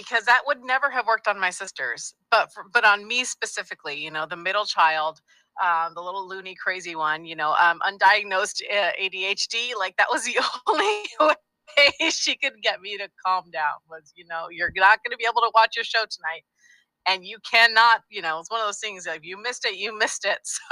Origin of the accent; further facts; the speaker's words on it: Chicago, Illinois, United States; born there; now in Los Angeles, United States; I did. I was born in Chicago.